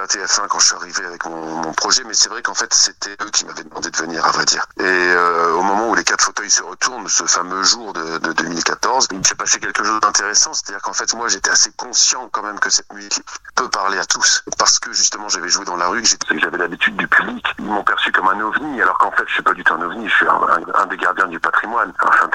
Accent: La Rochelle, Nouvelle-Aquitaine, France; also born or lived in Alsace; je suis natif de la ville de La Rochelle, qui est déjà en soi une ville médiévale. Ensuite, avec le temps, j'ai découvert la région Alsace, où j'ai vécu pendant pas mal d'années.

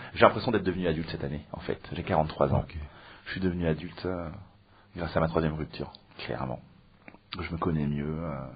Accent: Aubervilliers, Île-de-France, France; also born or lived in Mauritius; Moi je viens d'Aubervilliers, les amis.

